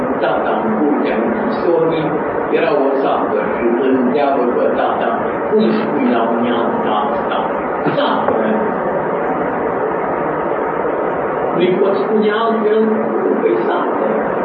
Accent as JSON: {"language": "Romanian", "town": "Tuiteaz", "country": "Romania", "tie": "born or raised there", "said": "În satul unde eu am crescut, la Tuiteaz, era un bogătaș în sat."}